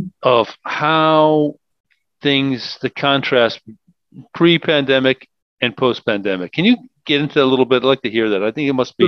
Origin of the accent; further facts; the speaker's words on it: New York, United States; Because what I see, I'm from New York, I see New York becoming a place that could become unlivable